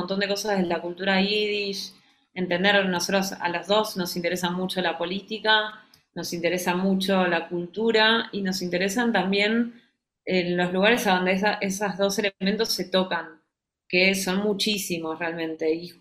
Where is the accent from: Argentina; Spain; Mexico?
Argentina; Buenos Aires; yo creo que nosotros como porteños que somos ante todo porteños y creo que así nos identificamos